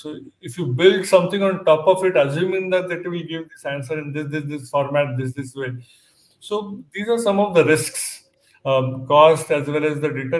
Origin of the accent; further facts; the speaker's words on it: India; So as I said, I'm from India, and we have large population.